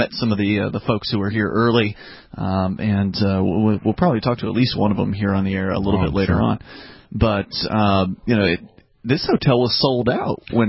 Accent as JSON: {"language": "English", "region": "Florida", "country": "United States", "said": "I'm from Florida where every bridge is a drawbridge."}